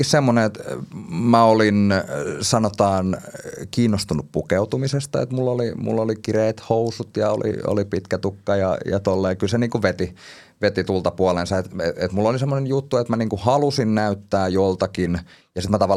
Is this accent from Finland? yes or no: yes; Espoo, Uusimaa, Finland; also born or lived in Helsinki; Ja lapsuuteni mä oon asunut Espoossa. Ja sitten siinä niin kun ala-asteen loppupuolella niin mä oon muuttanut Helsinkiin. Ja oikeastaan niin kun nuoruusvuodet ja kaikki se, mitä on oikeasti elämästä oppinut, niin se on tapahtunut Helsingissä. Sitten mä oon tuossa 2015 muuttanut duunin perässä